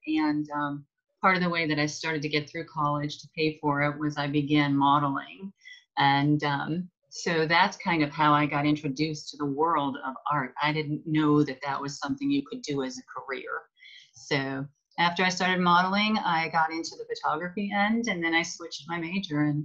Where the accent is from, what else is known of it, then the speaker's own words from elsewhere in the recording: Ohio, United States; born there; I was born in Northeast Ohio in the United States, and you know, I had a good family, middle class.